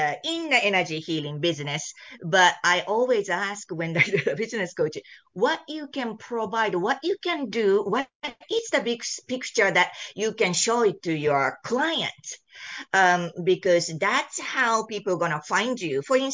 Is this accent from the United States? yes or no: no; Japan; English is a second language; Where I grew up in Japan, but probably many of the Asian country is the same.